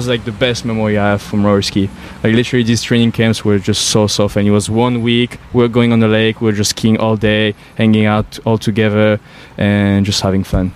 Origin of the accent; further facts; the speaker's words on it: Grenoble, Auvergne-Rhône-Alpes, France; I'm from the Alps, uh-huh. from Grenoble, close to Lyon.